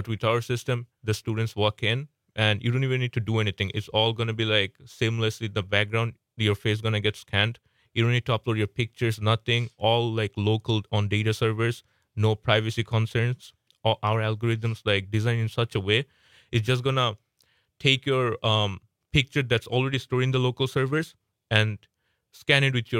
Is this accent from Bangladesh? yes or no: yes; Bangladesh; English is a second language; also born or lived in Canada; I'm from Bangladesh as well. Been living here for about 4 years, and before here, yeah. I was in Canada for six.